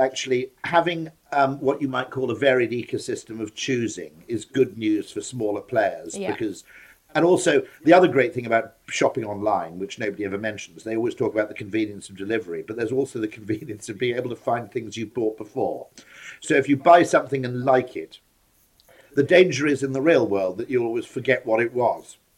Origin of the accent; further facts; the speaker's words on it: Wales, United Kingdom; I'm Welsh